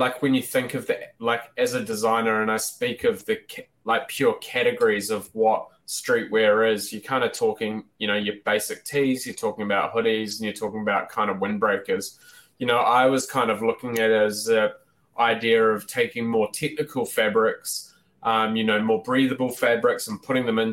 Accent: New Zealand; Yeah, so I grew up in New Zealand originally.

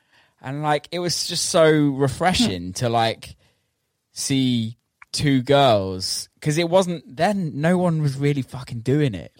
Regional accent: England, United Kingdom; I'm from England

